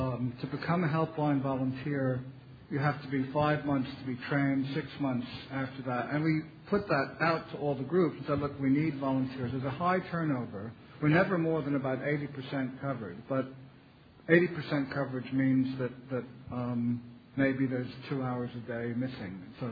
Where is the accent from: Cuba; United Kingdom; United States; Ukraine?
United Kingdom; London; I'm an addict from London.